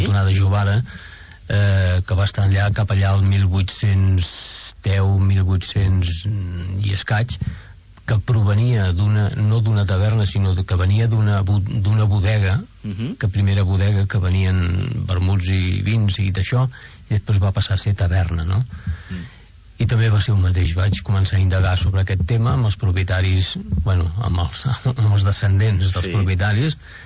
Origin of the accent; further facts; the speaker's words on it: Badalona, Catalonia, Spain; now in Calella, Spain; Soc de Badalona.